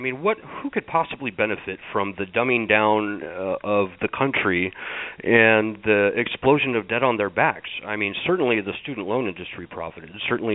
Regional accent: Tacoma, Washington, United States; We're certainly not seeing it in my hometown of Tacoma, Washington.

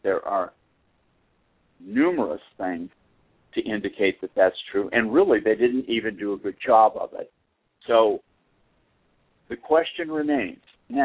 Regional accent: Des Moines, Iowa, United States; born there; I was born in Des Moines, Iowa. I have my birth certificate.

